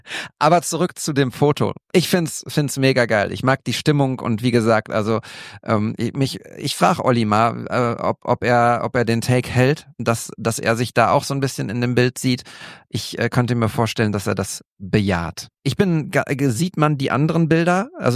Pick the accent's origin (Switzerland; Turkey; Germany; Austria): Germany; Münster, North Rhine-Westphalia; born there; now in Bochum, Germany; Und ich bin ja gebürtiger Münsteraner, was ja schon mal schwierig ist im Verhältnis zu Bielefeld. Dann bin ich jetzt Bochumer